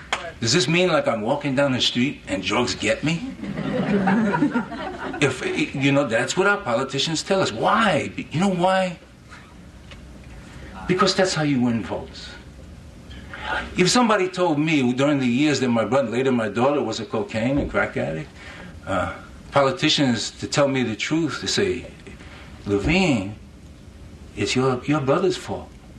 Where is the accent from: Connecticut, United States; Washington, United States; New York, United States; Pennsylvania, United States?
New York, United States; New York City; I grew up in the South Bronx. I saw drugs all around me.